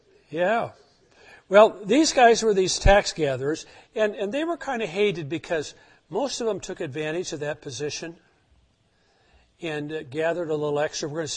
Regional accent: Wisconsin, United States; I was raised in Rusk County, Wisconsin, and as a teenager, there were no jobs to be had.

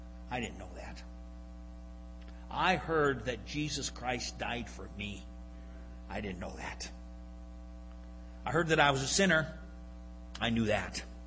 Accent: Anaconda, Montana, United States; I was raised in the Anaconda area. My earliest memories of life are of being in the bar with my dad.

